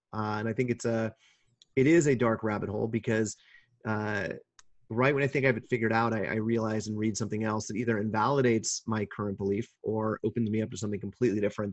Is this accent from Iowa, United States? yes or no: no; Kansas, United States; And so growing up in Kansas, there were always legends and rumors of, oh, that's a satanic temple